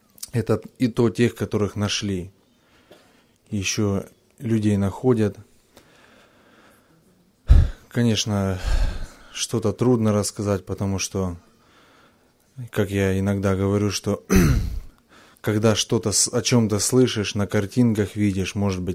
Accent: Krymsk, Krasnodar Krai, Russia; я из Крымска.

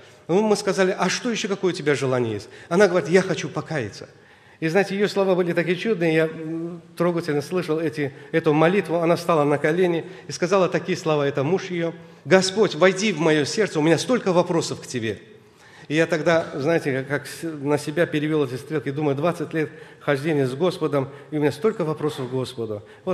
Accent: Azerbaijan; Я сам из Азербайджана

